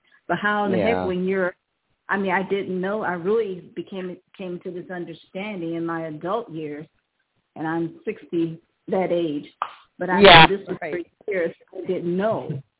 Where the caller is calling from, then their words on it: Ohio, United States; calling from Ohio.